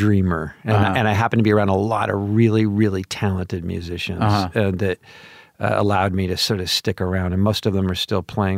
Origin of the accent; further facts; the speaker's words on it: Portland, Oregon, United States; also born or lived in Pomona, California; I grew up in Portland, Oregon.